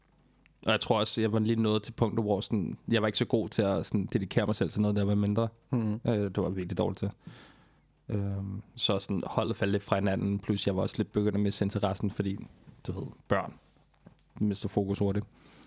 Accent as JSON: {"language": "Danish", "town": "Frederikssund", "region": "Capital Region of Denmark", "country": "Denmark", "tie": "born or raised there", "lives_now": "Copenhagen, Denmark", "said": "Jeg er født og opvokset i Frederikssund. Det er livet fra Jægerspris, lidt nord for København."}